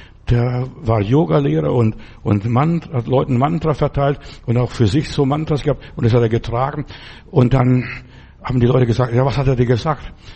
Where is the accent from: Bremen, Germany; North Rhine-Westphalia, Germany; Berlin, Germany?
North Rhine-Westphalia, Germany; Paderborn; wo kommt ihr her? Aus Paderborn.